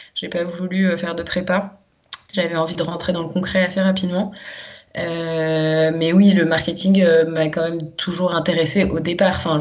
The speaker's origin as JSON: {"language": "French", "town": "Paris", "region": "Île-de-France", "country": "France", "tie": "born or raised there", "said": "Voilà, j'avais pas de chien chez moi à Paris, mais chez ma grand-mère, il y en avait un. Et puis, voilà, j'ai vraiment grandi"}